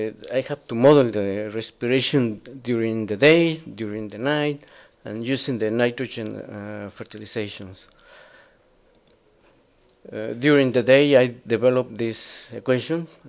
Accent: Mexico; English is a second language; I'm from Mexico.

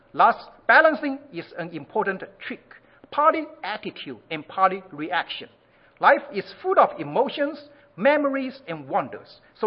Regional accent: China; I'm from China, so I appreciate Chinese too.

